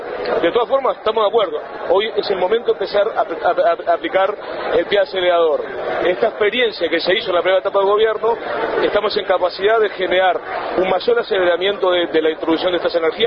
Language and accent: Spanish; Uruguay; seguramente vamos a seguir trabajando como uruguayos y como técnicos con todos los sectores políticos